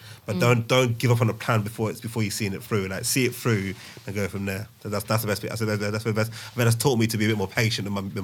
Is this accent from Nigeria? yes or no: yes; Nigeria; And obviously Nigeria, my hometown.